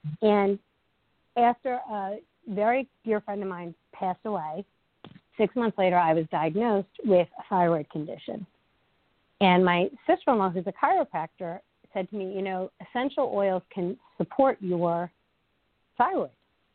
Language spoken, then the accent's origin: English; New York City, New York, United States; I am a native New Yorker, and I have been on a healing journey for 21 years.